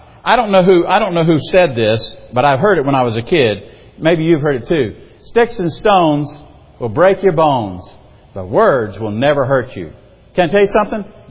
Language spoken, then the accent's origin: English; South Carolina, United States; by the way, in my hometown in South Carolina, you were called by both your names.